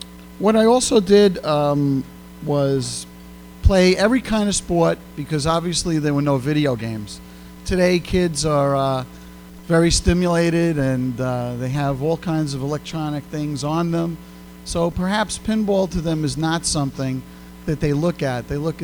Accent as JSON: {"language": "English", "town": "Brooklyn", "region": "New York", "country": "United States", "tie": "born or raised there", "lives_now": "Chicago, United States", "said": "You could probably tell by my accent, I'm not from Chicago. I'm from Brooklyn. I grew up there."}